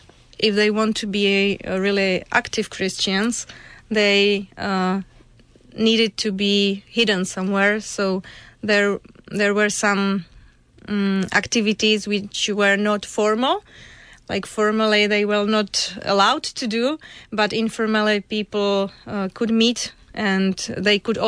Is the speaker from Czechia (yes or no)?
yes; Czechia; I come from Czech Republic